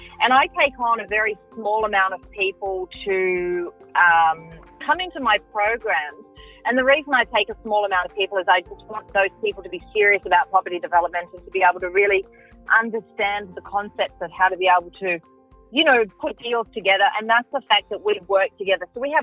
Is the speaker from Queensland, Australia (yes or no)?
no; Sydney, New South Wales, Australia; So I grew up out in Western Sydney and I was kicked out of school in year 7.